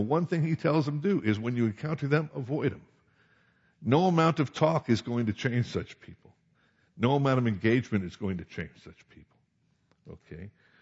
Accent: New Jersey, United States; When I was a little kid, I grew up on the East Coast, and my parents used to, why, I don't know, but when I was like 8 years old, they'd let me take a rowboat out into Barnegat Bay and fish

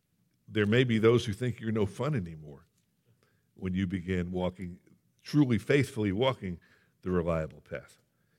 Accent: Ohio, United States; she told me she was from New Jersey, and I told her I was from Ohio. And she goes, "Do you like go to a church in Ohio?" And I said, "Yeah."

